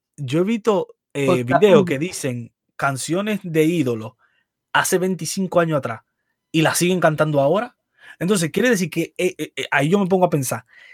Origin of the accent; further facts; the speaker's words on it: Dominican Republic; Y a mí me da pena que esa mierda lo hagan en mi país.